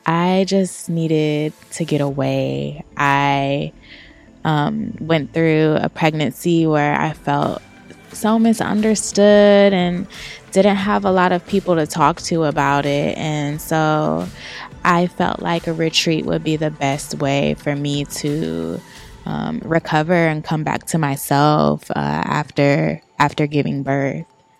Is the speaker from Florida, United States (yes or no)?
no; Sacramento, California, United States; I came here from Sacramento, California.